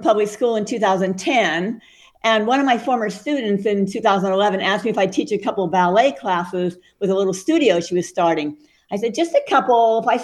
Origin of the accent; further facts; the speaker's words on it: Loomis, California, United States; Well, I grew up in Loomis, actually.